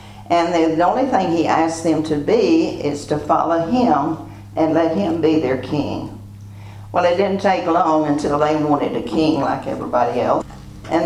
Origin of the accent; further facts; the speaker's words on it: Texas, United States; now in Central Texas, United States; Have you ever tried to grow anything in Central Texas? I came from the High Plains where we probably had 3 feet of dirt.